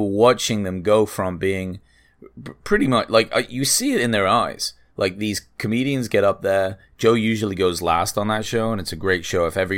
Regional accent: England, United Kingdom; I'm from England.

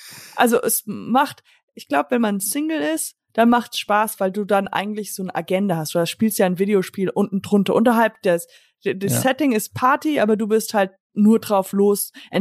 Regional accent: Hamburg, Germany; hallo, ich komme aus Hamburg.

